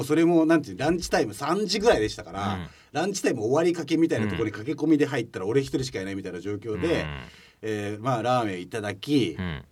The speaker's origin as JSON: {"language": "Japanese", "region": "Wakayama", "country": "Japan", "tie": "born or raised there", "said": "地元の和歌山放送を聞きながら"}